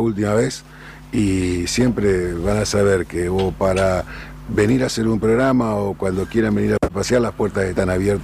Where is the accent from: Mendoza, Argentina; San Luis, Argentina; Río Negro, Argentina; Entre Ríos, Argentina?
Entre Ríos, Argentina; Cerrito; now in La Paz, Argentina; Y si yo nací en Cerrito y viví en el campo en Antonio Tomás.